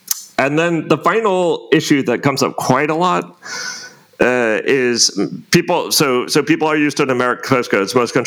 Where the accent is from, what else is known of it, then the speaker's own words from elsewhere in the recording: United States; speaking now as an American, my Americans are very guilty of this